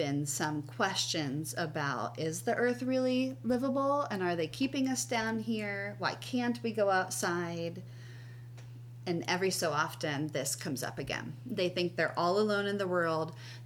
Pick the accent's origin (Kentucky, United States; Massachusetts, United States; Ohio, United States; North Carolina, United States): Ohio, United States; which my husband says I say those words weird because I'm from Ohio.